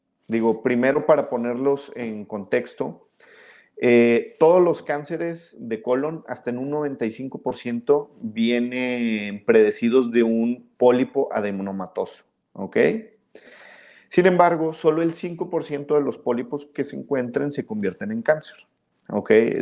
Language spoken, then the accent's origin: Spanish; Monterrey, Nuevo León, Mexico; tú eres de Monterrey, yo soy de Monterrey, trabajo en Monterrey